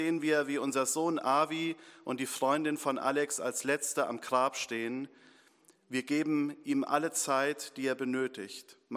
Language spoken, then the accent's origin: German; Hardenroth, Germany; Ich bin ja in Hardenroth, das ist ja meine Heimatgemeinde.